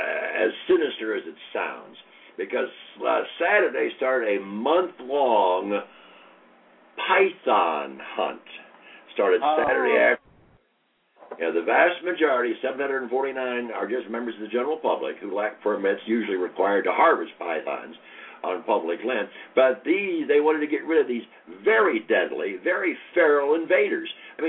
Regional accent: Florida, United States; right here in my home state of Florida

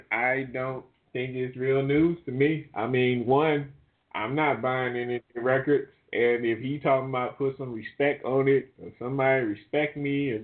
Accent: New Orleans, Louisiana, United States; Just because I'm from New Orleans don't mean I care.

